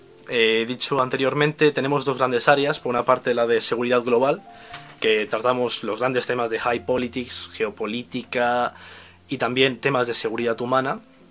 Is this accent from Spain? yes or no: yes; Spain; lo que ocurra en ciertas regiones del mundo nos puede afectar a nosotros como ciudadanos españoles, como consumidores españoles